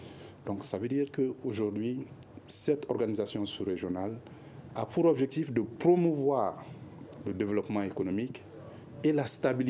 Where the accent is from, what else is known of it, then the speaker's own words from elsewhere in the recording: Mali; on ne peut pas dire du n'importe quoi quand on est un Malien